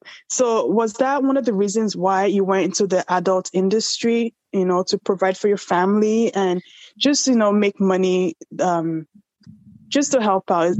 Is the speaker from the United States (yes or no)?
no; Nigeria; I'm from Nigeria, and in Nigeria, we grew up fast.